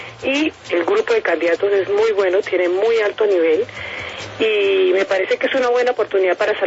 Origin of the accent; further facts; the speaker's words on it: Cali, Valle del Cauca, Colombia; now in Bogotá, Colombia; Yo no soy bogotana, soy caleña, pero he vivido en esta ciudad muchísimos años y me siento muy bogotana